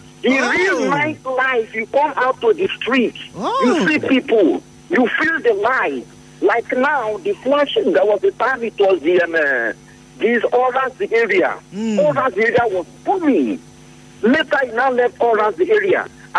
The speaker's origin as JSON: {"language": "English", "town": "Port Harcourt", "region": "Rivers", "country": "Nigeria", "tie": "born or raised there", "said": "I grew up in Port Harcourt. I'm in Port Harcourt Bridge."}